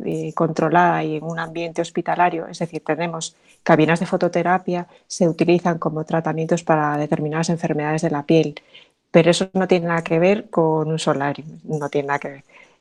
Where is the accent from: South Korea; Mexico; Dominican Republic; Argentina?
South Korea; now in Spain; O puedo hablar, por ejemplo, de mi país de origen, que es Corea